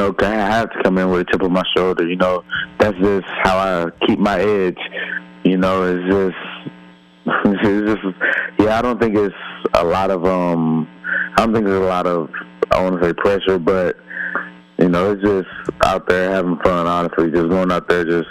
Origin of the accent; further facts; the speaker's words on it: Mobile, Alabama, United States; it's just about being in Mobile, you know, playing in front of, you know, my hometown and my family one more time.